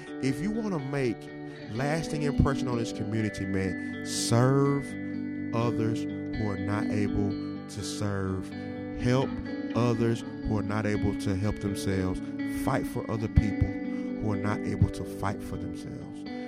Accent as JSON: {"language": "English", "town": "Knoxville", "region": "Tennessee", "country": "United States", "lives_now": "Chattanooga, United States", "said": "I'm from Knoxville originally. Came up here to go to school, finished, got a couple degrees from UTC."}